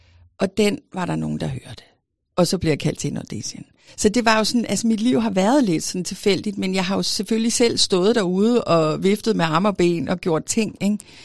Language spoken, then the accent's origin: Danish; Region of Southern Denmark, Denmark; jeg kommer fra Fyn.